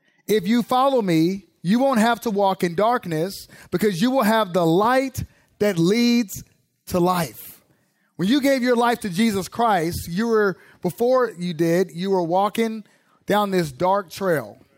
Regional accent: California, United States; also born or lived in Dallas; so I was born in Dallas, so I've always been a Cowboys fan, but I grew up in the Bay Area, California.

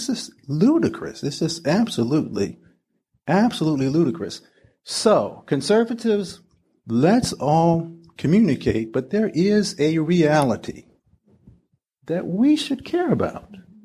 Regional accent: the South, United States; So I remember, I grew up in the South, asking, why is Robert E. Lee, what is that guy famous for?

